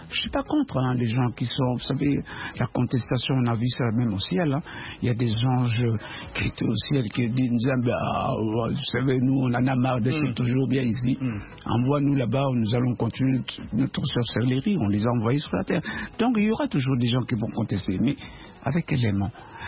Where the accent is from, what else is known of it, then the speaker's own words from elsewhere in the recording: DR Congo; now in France; Moi, j'aime bien la France qui est mon pays d'accueil. Et j'aimerais qu'ils puissent travailler en bonne intelligence avec mon pays d'origine, la République démocratique du Congo.